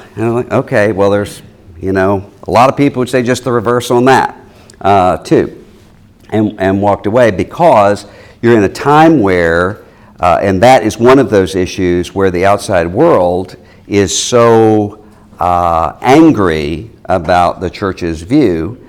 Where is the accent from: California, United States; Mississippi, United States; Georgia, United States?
Mississippi, United States; they moved back to my home state of Mississippi.